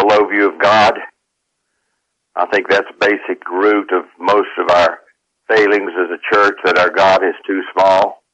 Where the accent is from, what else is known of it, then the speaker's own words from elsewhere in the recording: West Virginia, United States; accent: West Virginia; And I'm sure she was already upset because of my West Virginia accent.